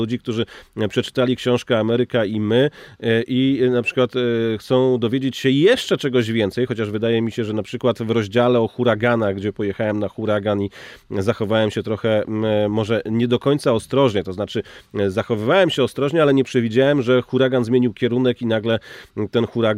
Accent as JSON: {"language": "Polish", "town": "Szczecin", "region": "West Pomeranian Voivodeship", "country": "Poland", "said": "Tak, ja jestem ze Szczecina, tak."}